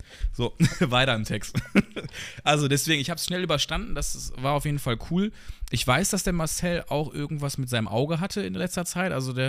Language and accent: German; North Rhine-Westphalia, Germany; Ich meine, wir kommen hier so aus dem Pott